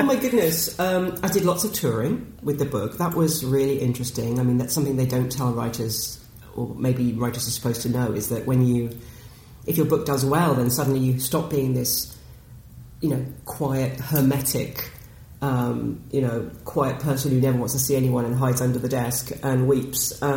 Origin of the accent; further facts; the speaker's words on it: Camberley, South East England, United Kingdom; And, we grew up in Camberley in the 80s, which was, sort of yuppie heaven.